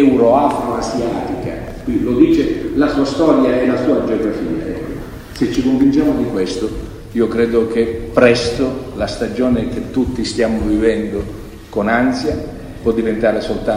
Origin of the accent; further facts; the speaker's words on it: Sicily, Italy; In Sicilia non esiste la coniugazione al futuro. Nel nostro dialetto non esiste il futuro.